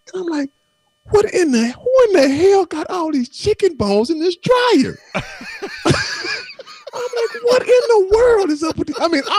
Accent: California, United States; And I'm from California.

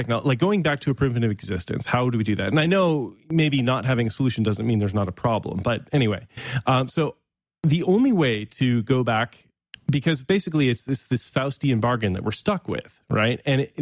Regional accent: Canada; If you look at Scandinavia, for example, or Canada, to some extent, I'm from Canada.

